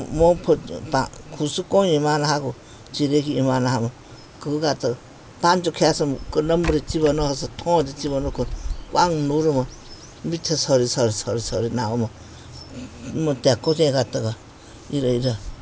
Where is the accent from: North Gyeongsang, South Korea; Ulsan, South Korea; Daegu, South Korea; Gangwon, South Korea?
Gangwon, South Korea; Hoenggye; 저 홍계래요.